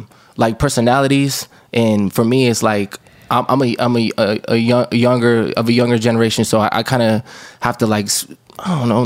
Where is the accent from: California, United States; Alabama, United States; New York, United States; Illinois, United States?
California, United States; Oceanside; how it was for me growing up in Oceanside.